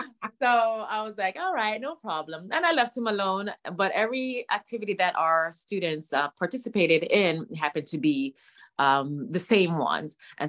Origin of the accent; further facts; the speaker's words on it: Miami, Florida, United States; Because I'm from Miami.